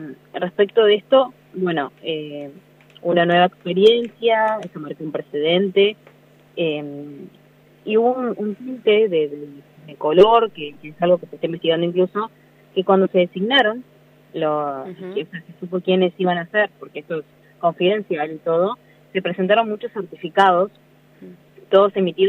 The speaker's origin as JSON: {"language": "Spanish", "town": "Cipolletti", "region": "Río Negro", "country": "Argentina", "tie": "born or raised there", "said": "si bien estoy hoy trabajando en la provincia de la ciudad, yo soy nacida y criada en Cipolletti, una ciudad con muchísimos feminicidios."}